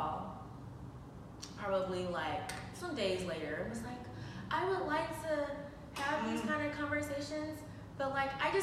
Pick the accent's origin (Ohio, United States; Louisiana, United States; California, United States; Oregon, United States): Oregon, United States; Portland; because I'm from Portland, Oregon, so yeah.